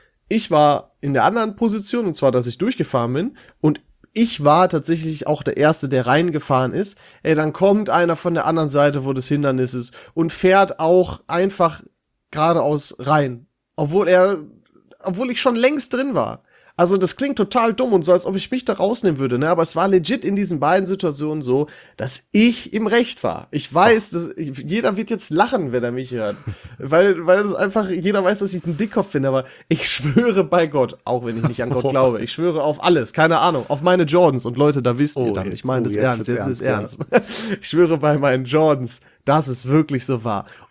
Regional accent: Dorsten, North Rhine-Westphalia, Germany; In meiner Heimat in Dorsten, da gibt's eine Straße

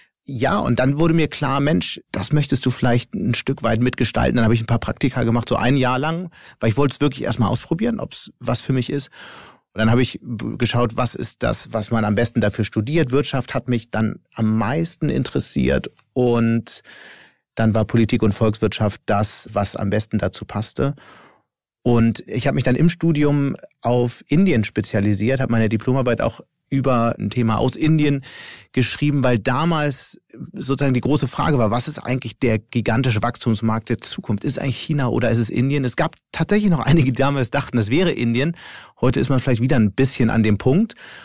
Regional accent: Hamburg, Germany; moved away as an adult; also born or lived in Düsseldorf; so als Hamburger in der Zeit, in der alle meine Freunde, ich war damals 28

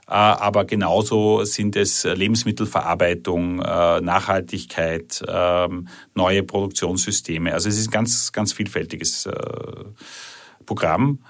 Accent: Salzburg, Austria; also born or lived in Vienna; Ja, ich bin aus Salzburg und habe dann eben in Wien studiert. War in Asien 2 Jahre

